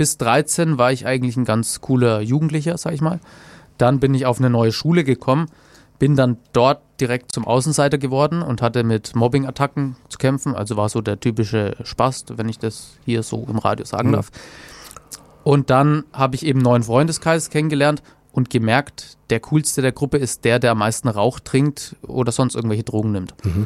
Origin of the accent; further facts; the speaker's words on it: Nuremberg, Bavaria, Germany; Hallo, genau, ich komme aus Nürnberg.